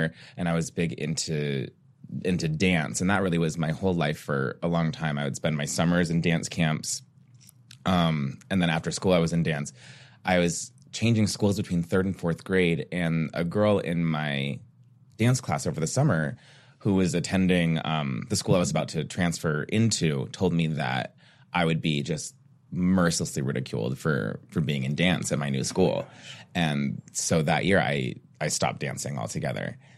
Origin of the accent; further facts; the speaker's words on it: Phoenix, Arizona, United States; Well, I was born and raised here in Phoenix, Arizona. I'm an ASU Sun Devil.